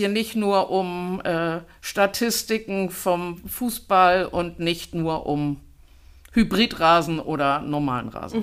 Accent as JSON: {"language": "German", "region": "Hamburg", "country": "Germany", "tie": "born there", "said": "Ich bin gebürtige Hamburgerin."}